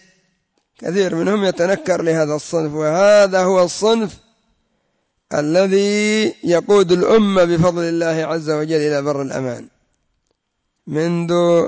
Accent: Yemen; فالحمد لله الذي أظهر طريقته وبور فتنته عندنا في اليمن، وليس له شأن عند غيرنا بحمد الله

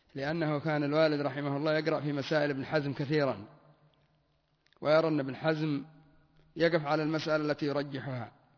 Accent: Yemen; لا سيما في المناطق الجبلية عندنا في اليمن، لعلى يقولون محمد، وهناك يقول محمد

